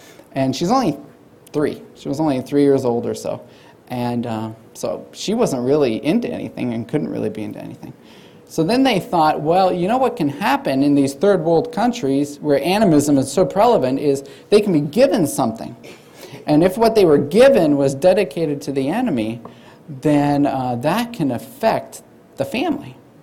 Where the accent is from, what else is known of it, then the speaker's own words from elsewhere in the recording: India; also born or lived in Sydney, Australia; so I was born in Australia, in Sydney, and then right when I was born, my parents took me to India. I didn't get a vote on it because I was about 2 months, so I was kidnapped and went to India.